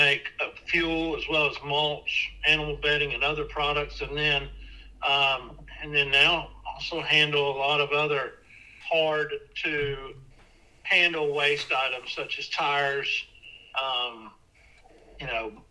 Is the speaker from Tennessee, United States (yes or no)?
yes; Mount Juliet, Tennessee, United States; So I grew up in Mount Juliet, Tennessee. My mom was in construction, did custom residential homes.